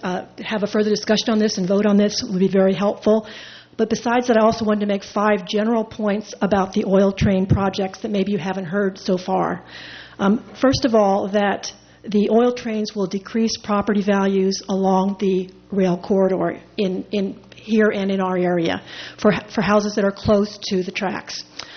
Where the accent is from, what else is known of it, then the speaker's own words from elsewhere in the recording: Oakland, California, United States; I'm from Oakland, California. I'm a grandmother of two school-age girls.